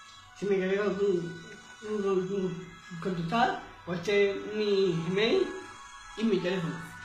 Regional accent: Cartaya, Andalusia, Spain; Soy de Cartaya, de Huelva, de un pueblo costero. Tengo 27 años.

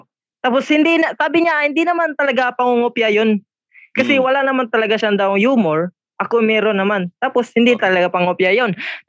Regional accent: Mandaue, Central Visayas, Philippines; Cebu. Cebu province. Sa Mandawi City po.

